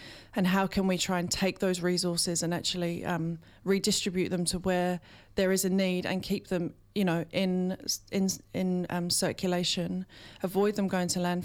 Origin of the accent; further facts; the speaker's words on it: East of England, United Kingdom; now in New Zealand; I grew up, if you haven't already guessed, not in Aotearoa. I grew up in Essex in the UK